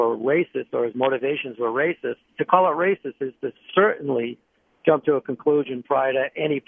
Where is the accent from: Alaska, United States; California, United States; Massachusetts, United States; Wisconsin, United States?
Massachusetts, United States; Boston; I'm from the East Coast. I'm from Boston, Massachusetts.